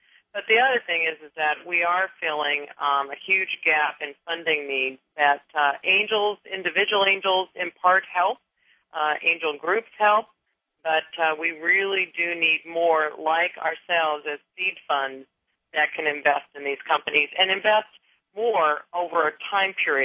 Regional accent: Seattle, Washington, United States; now in San Francisco, United States; the opportunity just came up a couple of years ago for me to be able to move from Seattle, which is my hometown, to San Francisco

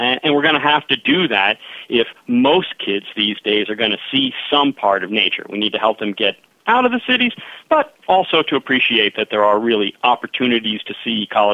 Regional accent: Northport, New York, United States; I grew up on Long Island, and as a kid, I was always on the shores around Northport, which was a little town.

